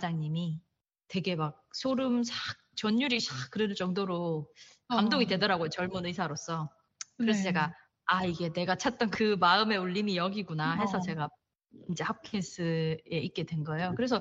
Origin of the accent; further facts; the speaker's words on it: Daegu, South Korea; 왜냐면 전 대구 사람이거든요. 엄청 춥잖아요.